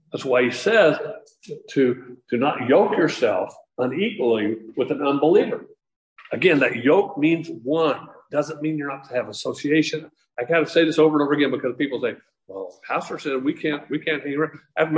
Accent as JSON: {"language": "English", "town": "Chandler", "region": "Arizona", "country": "United States", "tie": "born or raised there", "said": "I remember growing up in Chandler, we drink water right out of the well."}